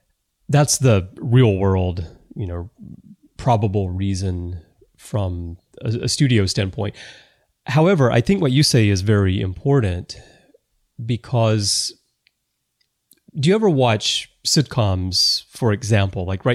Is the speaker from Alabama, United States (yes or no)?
yes; Alabama, United States; Well, you know, for me, I'm from the South. I'm from Alabama, and I grew up around jazz.